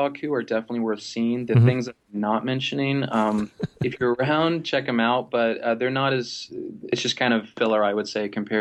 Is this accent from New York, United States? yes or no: no; Florida, United States